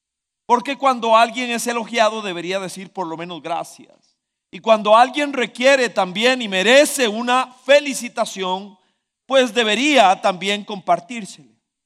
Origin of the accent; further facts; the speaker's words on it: Costa Rica; Quedó claro que Costa Rica no es un país cohesionado, que somos ticos